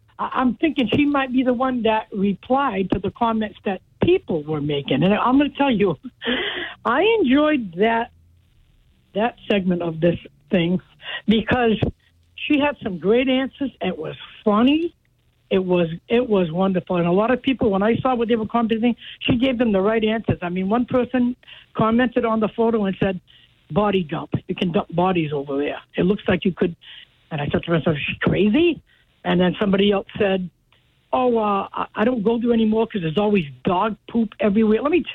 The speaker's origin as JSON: {"language": "English", "town": "New Bedford", "region": "Massachusetts", "country": "United States", "tie": "born or raised there", "said": "Now, I'm from New Bedford. I've lived here all my life"}